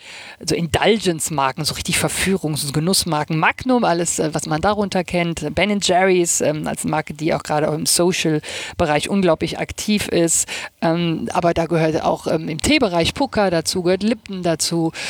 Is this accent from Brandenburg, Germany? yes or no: no; North Rhine-Westphalia, Germany; now in Hamburg, Germany; Ich komme aus dem Rheinland, hört man ja auch immer noch, obwohl ich schon so lange in Hamburg bin.